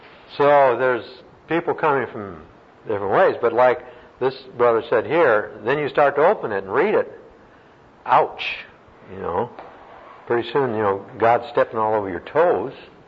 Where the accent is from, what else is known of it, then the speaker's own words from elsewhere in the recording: United States; born there; That's sure an unusual question since I was born in America